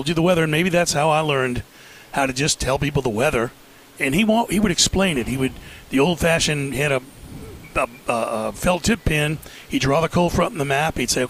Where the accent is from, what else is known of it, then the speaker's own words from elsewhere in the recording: New Orleans, Louisiana, United States; But, you know, the growing up in New Orleans is so different than what people see when they come there and go to the French Quarter.